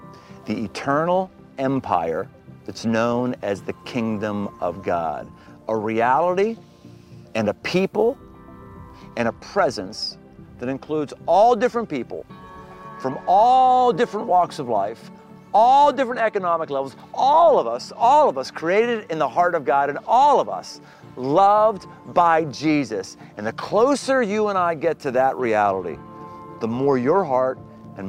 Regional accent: Pittsburgh, Pennsylvania, United States; When I was growing up in Pittsburgh, I was very, very, very middle class

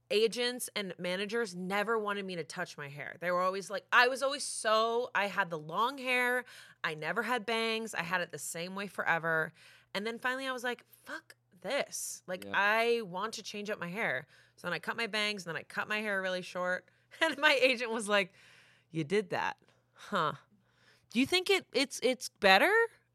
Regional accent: East Coast, United States; moved away as an adult; I'm also from the East Coast. Do you know what I mean?

